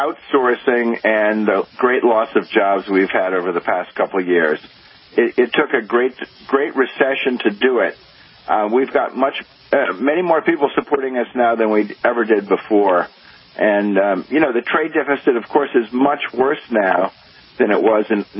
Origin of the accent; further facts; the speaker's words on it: Midwest, United States; I grew up in the Midwest, and my father worked for a manufacturing business, and then I studied economics.